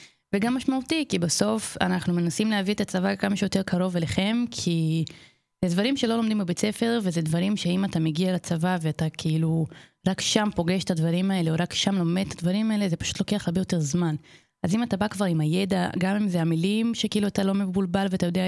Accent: Brazil; Hebrew is a second language; now in Israel; אני מברזיל במקור, בגלל זה יש לי מבטא.

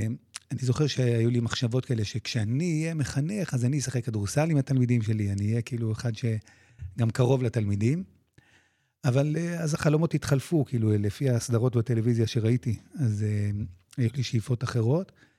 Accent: Tel Aviv, Tel Aviv District, Israel; also born or lived in Eilat; אבל אני נולדתי בתל אביב, אפילו דור שלישי. יש לי סבתא שנולדה בתל אביב.

